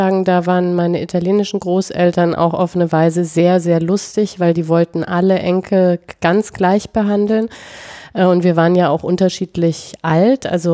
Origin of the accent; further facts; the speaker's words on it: Bavaria, Germany; ich bin ja in Bayern groß geworden, da sind die Großeltern jetzt auch noch.